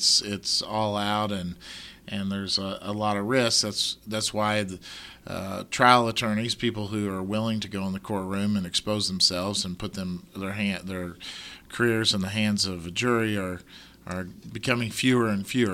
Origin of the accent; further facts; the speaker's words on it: Rogers, Arkansas, United States; of course, I'm from Rogers.